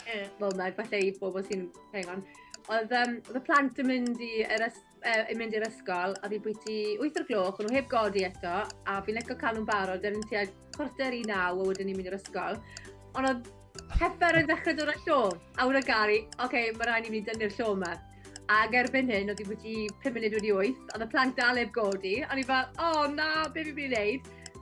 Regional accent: Capel Isaac, Wales, United Kingdom; Merch o Gapel Eisac ydw i, ger Llandeilo, yn Sir Gar.

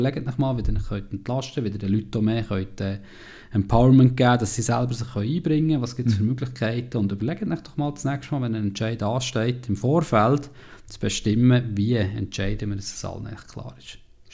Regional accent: Switzerland; Als Schweizer Stimmbürger sollte es eigentlich ziemlich klar sein, wie das funktioniert.

